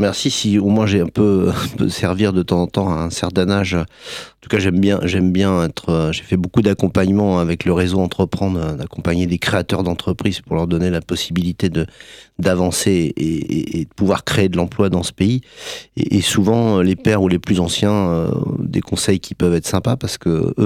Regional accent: Blois, Centre-Val de Loire, France; Et voilà, je suis né à Blois. Donc j'ai fait tout un parcours scolaire à Blois

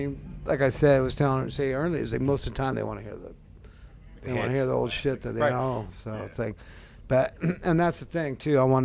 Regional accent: Seattle, Washington, United States; You know, I'm from Seattle, so it's like.

